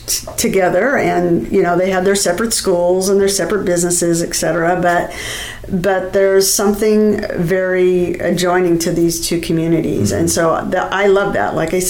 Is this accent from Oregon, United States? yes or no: yes; Aurora, Oregon, United States; You know, it's funny because I grew up in Aurora. I went to North Marion.